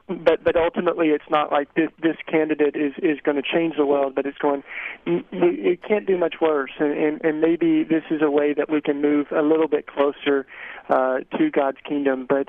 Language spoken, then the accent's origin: English; United States; my ultimate allegiance is not just as an American